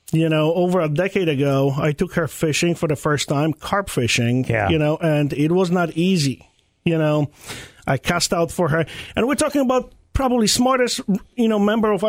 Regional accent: Poland; moved away; I come from Poland

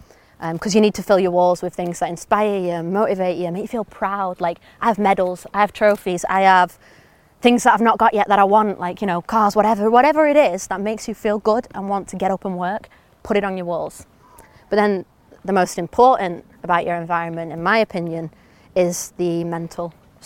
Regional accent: Bamber Bridge, North West England, United Kingdom; one of my dreams, once I started to do pretty well, was to build football pitches in my hometown for kids.

